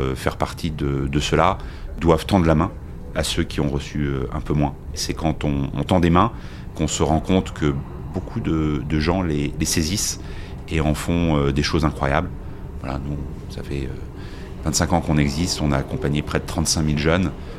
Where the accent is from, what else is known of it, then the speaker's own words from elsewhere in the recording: Paris, Île-de-France, France; now in Lyon, France; Alors écoutez, j'ai grandi à Paris. J'étais supporter du PSG en France, mais ça fait maintenant 25 ans que j'habite à Lyon.